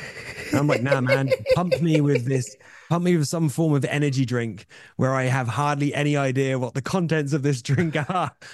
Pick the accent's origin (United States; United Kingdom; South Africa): United Kingdom; I'm British